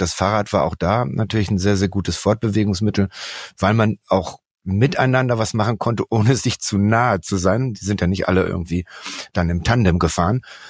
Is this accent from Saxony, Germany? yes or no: no; Berlin, Germany; Nun komme ich aus Berlin